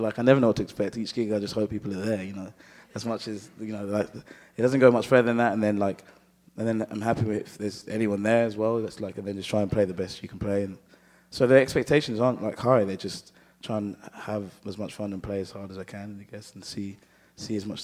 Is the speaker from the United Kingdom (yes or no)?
yes; England, United Kingdom; So my dad studied in England and got some qualifications. My mum worked. They met and had me and my brother, and that's why I'm an Englishman.